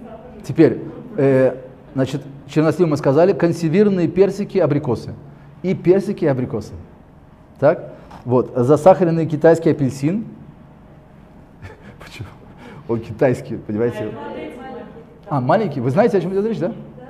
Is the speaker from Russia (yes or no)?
no; Tashkent, Uzbekistan; Я из Ташкента просто.